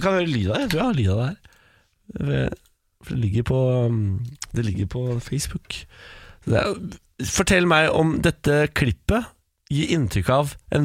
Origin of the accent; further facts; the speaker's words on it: Moss, Viken, Norway; men jeg føler at jeg er giftet opp når jeg kommer fra Moss.